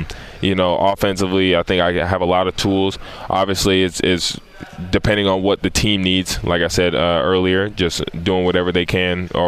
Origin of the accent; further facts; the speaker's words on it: Fresno, California, United States; now in Memphis, United States; Memphis reminds me a lot of my hometown. You know, my hometown, Fresno, California. Pretty small-ish area, small but big, I guess is what you can say.